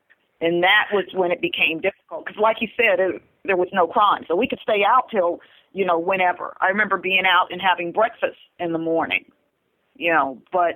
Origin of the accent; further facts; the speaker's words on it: Berlin, Germany; And then we realized that we came from a very unique experience growing up in Berlin.